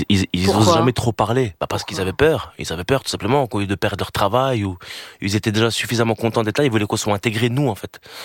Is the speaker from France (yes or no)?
yes; France; dans le sens où on est intégré, on est français, etc. Mais on doit toujours et encore honorer les traditions familiales.